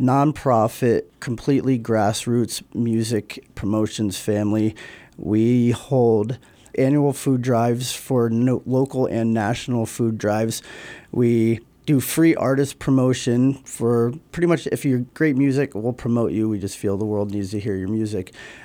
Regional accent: Bloomsburg, Pennsylvania, United States; I'm originally from Bloomsburg, Pennsylvania, and we had a pretty neat local scene there of just rock music and new metal.

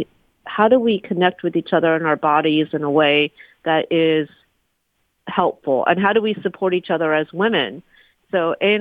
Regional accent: Iowa, United States; growing up in the Midwest in Iowa. And I love Iowa. I love that I'm a Hawkeye.

